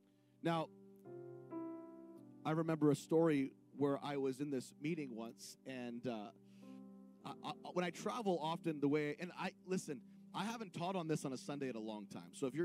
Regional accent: Canada; I know we're all Canadian probably in this room.

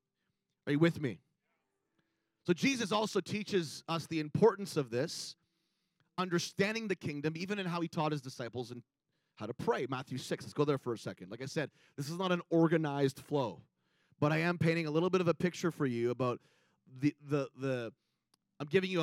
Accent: Canada; Maybe because I'm a Canadian.

